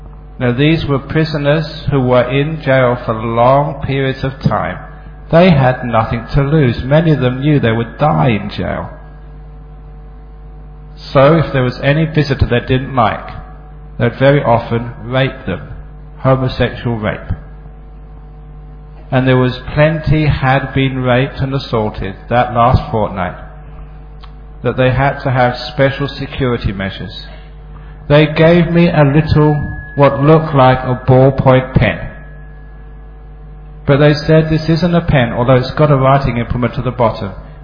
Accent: Australia; even though I'm Australian

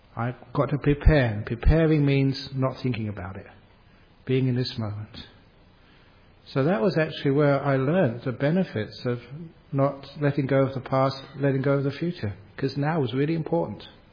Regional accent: United Kingdom; born there; because I was born in England

